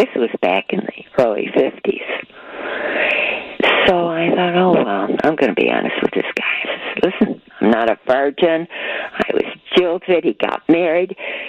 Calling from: Riverside, Illinois, United States; Riverside. I lived here 62 years.

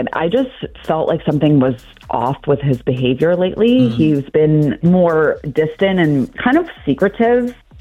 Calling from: Towson, Maryland, United States; from Towson.

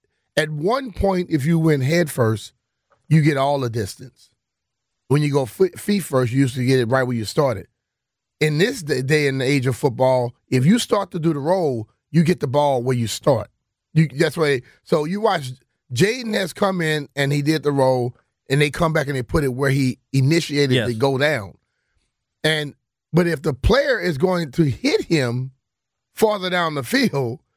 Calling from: Philadelphia, Pennsylvania, United States; I'm calling me from Philly.

